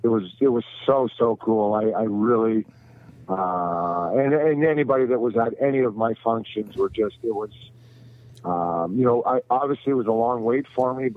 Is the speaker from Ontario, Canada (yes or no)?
yes; Hamilton, Ontario, Canada; It started in my hometown of Hamilton.